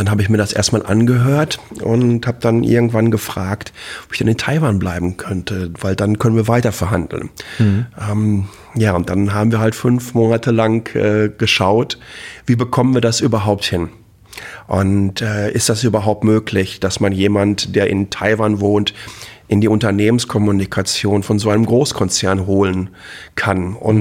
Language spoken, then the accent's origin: German; Dortmund, North Rhine-Westphalia, Germany; born there; ich bin 1971 in Dortmund geboren